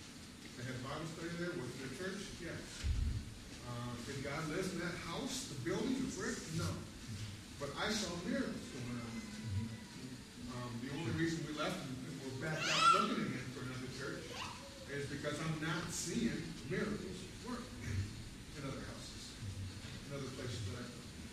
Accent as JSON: {"language": "English", "town": "Detroit", "region": "Michigan", "country": "United States", "tie": "born or raised there", "said": "I grew up in Detroit, West Side of the city."}